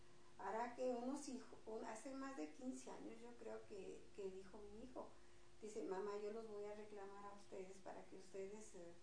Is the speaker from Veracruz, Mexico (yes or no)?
no; Durango, Mexico; born there; Yo nací en Durango, la capital.